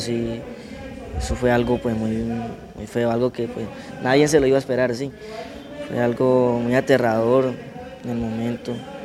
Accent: Pelaya, Cesar, Colombia; Yo soy de Pelaya César.

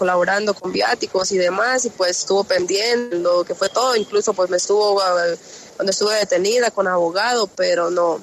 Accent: Colombia; moved away; Yo me fui de Colombia porque yo soy del...

